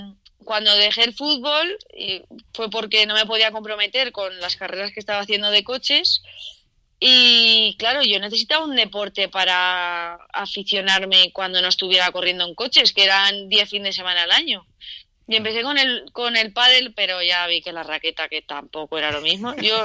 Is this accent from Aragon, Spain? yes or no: yes; Aragon, Spain; porque claro, yo siempre que he visto el fútbol ha sido en mi pueblo, que es de Teruel